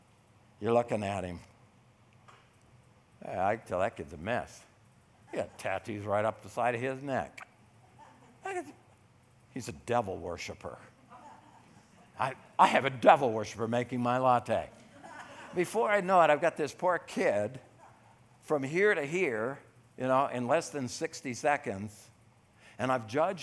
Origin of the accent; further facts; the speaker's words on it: United States; Why? Because I'm American.